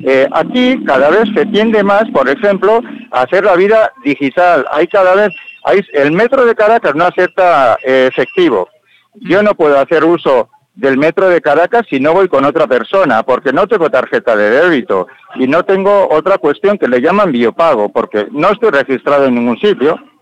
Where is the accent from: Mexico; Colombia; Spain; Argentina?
Spain; Oñati, Basque Country; les corresponde los mismos derechos que todos los habitantes de Oñati, de mi pueblo, de Euskal Herria